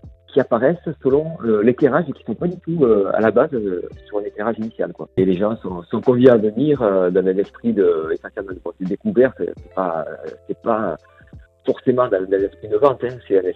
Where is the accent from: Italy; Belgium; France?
France; Montpellier, Occitanie; now in Aveyron, France; Voilà, moi je suis pas originaire du Tarn, je réside dans l'Aveyron. Voilà, sinon je suis originaire à la base de Montpellier.